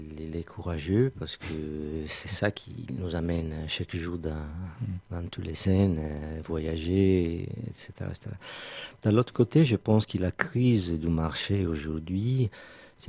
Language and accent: French; Sardinia, Italy; French is a second language; je dirige le festival en Sardaigne qui s'appelle Time in Jazz dans mon village natal depuis 23 ans.